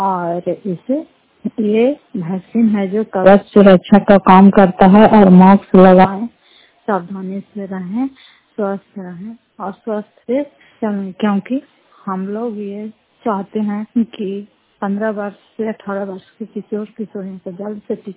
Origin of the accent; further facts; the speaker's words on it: Fatehpur, Bihar, India; घर फतेहपुर पंचायत मकलौता जिला नालंदा और करार कस्बा प्रखंड की निवासी हूँ